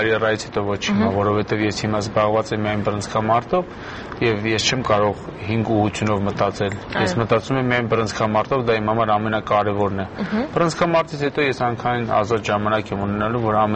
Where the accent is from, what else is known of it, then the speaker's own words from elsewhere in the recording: Yerevan, Armenia; ես ընդհանրապես ծնվել եմ Երևանի միջնակարգ 99 միջնակարգ դպրոցում, ներքին Չարբախում, որտեղ ծնվել մեծացել եմ